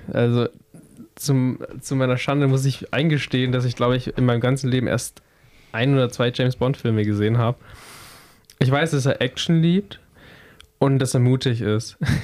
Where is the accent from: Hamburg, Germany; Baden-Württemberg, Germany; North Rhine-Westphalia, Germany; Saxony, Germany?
Baden-Württemberg, Germany; Pleidelsheim; Dann sind wir um unserem Ort, wo ich herkomme, aus Pleidelsheim, sind wir einfach mit dem Rad so irgendwo rumgefahren